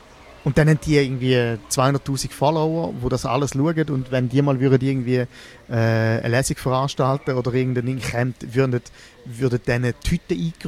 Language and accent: German; Switzerland; Dort gibt es nicht so eine Kleinkunstszene wie, wie bei uns in der Schweiz oder im deutschsprachigen Raum.